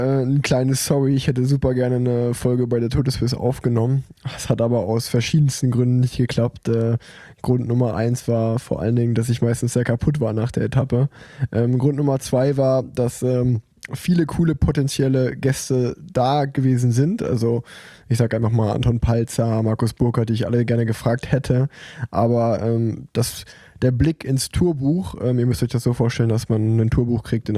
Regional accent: Cologne, North Rhine-Westphalia, Germany; Als Kölner

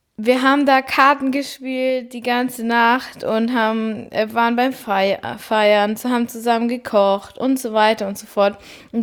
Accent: Bavaria, Germany; vor allem für mich als Bayerin ist es da oben echt ungewöhnlich.

